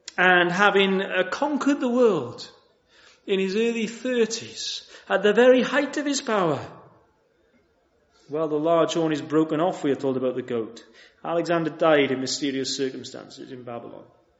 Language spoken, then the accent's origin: English; Wales, United Kingdom; I'm Welsh, we have a dragon on ours.